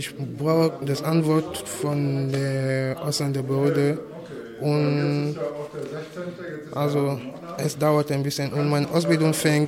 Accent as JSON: {"language": "German", "country": "Cameroon", "second_language": "German", "moved": "yes", "lives_now": "Germany", "said": "ich komme aus Kamerun, bin hier in Deutschland seit fast 3 Jahren."}